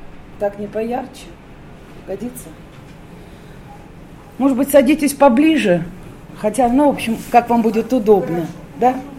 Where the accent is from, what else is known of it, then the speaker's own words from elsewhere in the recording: Saint Petersburg, Russia; Я из Петербурга